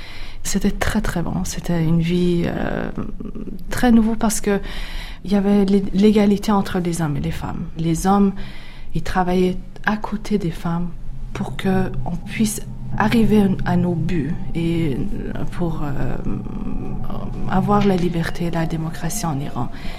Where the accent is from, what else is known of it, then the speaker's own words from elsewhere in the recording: Toronto, Ontario, Canada; also born or lived in Montreal; J'ai 36 ans. Je suis née au Canada. Je suis née à Montréal, à Québec, et j'ai grandi à Toronto. Ma famille a quitté l'Iran 2 ans avant la révolution.